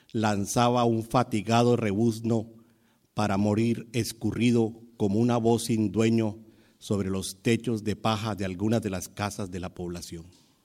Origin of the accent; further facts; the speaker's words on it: Caribbean Region, Colombia; Voy a referirme a la presencia de ellos dos en el Caribe colombiano, de donde yo soy